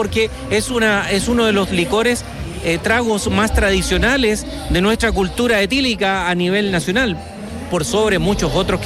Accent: Olmué, Valparaíso, Chile; Saludamos a todos los amigos que están en todo Chile. Somos de Olmué.

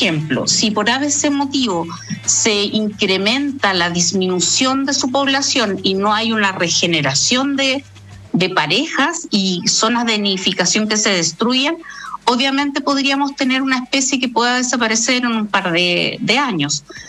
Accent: Chile; seríamos nosotros, como chilenos, los que seríamos los culpables

